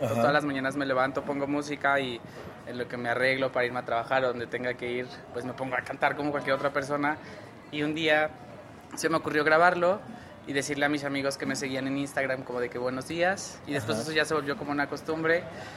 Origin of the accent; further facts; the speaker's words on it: State of Mexico, Mexico; yo soy del Estado de México, del norte del Estado de México, a hora y media de aquí. Ajá. Entonces, allá crecí, ya estudié